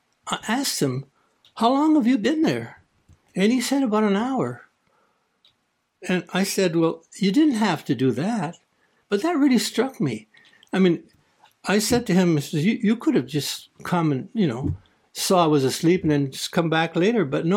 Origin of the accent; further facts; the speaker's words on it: Coquitlam, British Columbia, Canada; I was raised in Coquitlam, and my neighbor, his name was Albert. We grew up together. He was born in June of 43, and I was born in April of 43